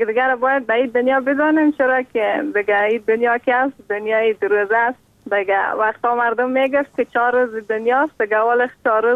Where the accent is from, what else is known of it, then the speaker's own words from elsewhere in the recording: Afghanistan; ببینم که الان من از افغانستان هستم.